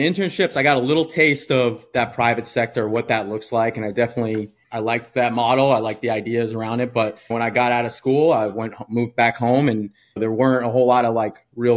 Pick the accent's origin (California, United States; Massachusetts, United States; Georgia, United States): Massachusetts, United States; Brookline; So I grew up in Brookline, Mass. Ended up going to Springfield College for exercise science.